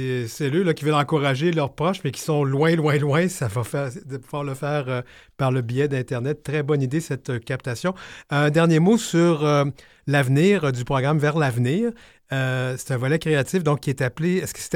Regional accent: Quebec City, Quebec, Canada; born there; En passant, je suis aussi de Québec, alors je suis très content de savoir que ça se passe dans mon coin où je suis né.

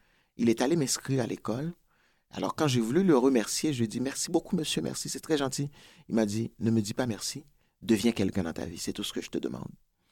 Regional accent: New York, United States; also born or lived in Port-au-Prince, Haiti; J'ai dit, ben, je viens de New York.

